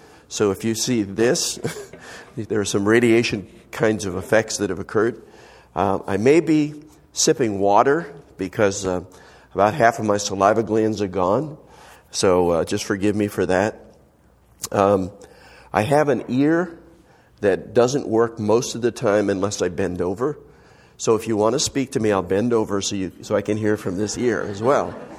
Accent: West Lebanon, New Hampshire, United States; also born or lived in Hanover; I was originally, I was born in Hanover, New Hampshire, and born in raised in West Lebanon.

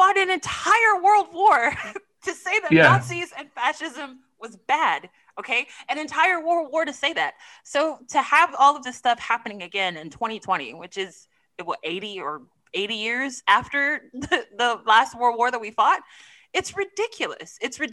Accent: United States; since it feels more Americanized to me as an American.

